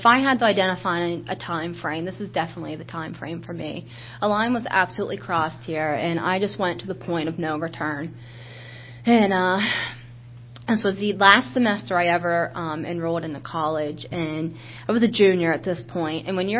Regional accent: Lewistown, Pennsylvania, United States; I grew up in Lewistown, Pennsylvania, and it was probably about a 2 hours and 45 minutes trip.

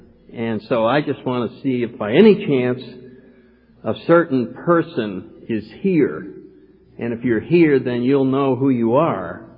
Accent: New England, United States; I grew up in New England and was raised in a Catholic church and had wonderful parents and was sent to a very nice school

